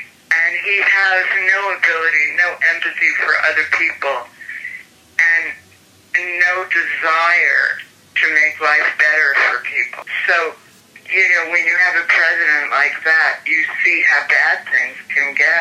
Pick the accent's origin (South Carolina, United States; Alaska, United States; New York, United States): New York, United States; partly because I grew up in New York, which is a city where there are people of all colors.